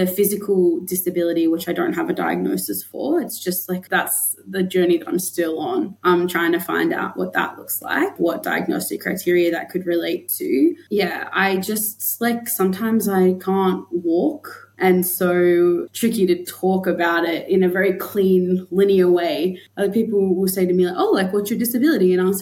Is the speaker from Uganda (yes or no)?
no; Yungaburra, Queensland, Australia; now in Broome, Australia; So my mob, the Dulgubara Yirrindji mob, are in the Atherton Tablelands, specifically my family's in Yungaburra, which is about an hour away from Cairns in far north Queensland.